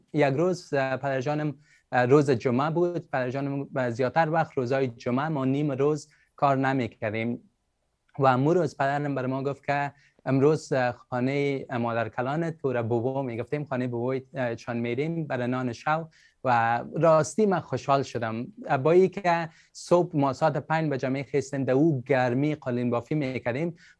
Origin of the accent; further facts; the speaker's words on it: Afghanistan; moved away; ما کسایی که از افغانستان هستیم، در افغانستان تولد شدیم،